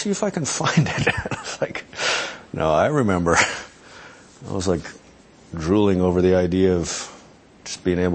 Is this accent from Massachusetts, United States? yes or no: no; Albuquerque, New Mexico, United States; born or raised there